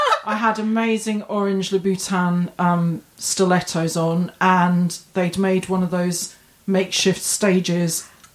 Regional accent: London, United Kingdom; I'm from London

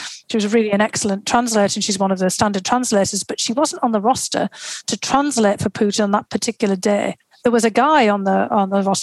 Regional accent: North East England, United Kingdom; moved away; I was struck immediately by how similar it was to the northeast of England and to my hometown.

